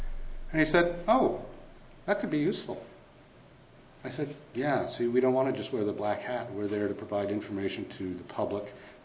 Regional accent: Canada; And yes, because we are Canadian, we do it in two official languages.

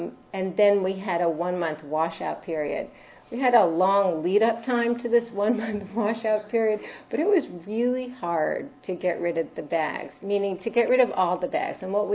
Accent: New Jersey, United States; I'm a pediatrician. I'm from New Jersey

